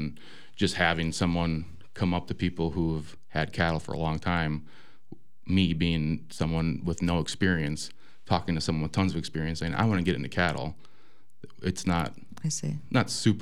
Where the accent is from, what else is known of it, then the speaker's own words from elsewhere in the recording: Viroqua, Wisconsin, United States; I grew up in Viroqua. I graduated in 2011. And my family's been in the area for a long time.